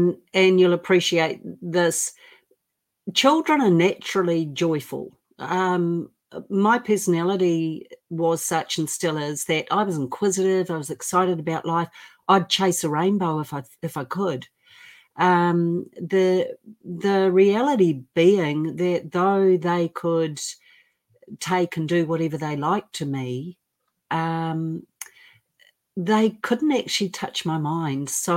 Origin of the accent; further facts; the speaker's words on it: New Zealand; And I am from New Zealand, by the way, not Australia.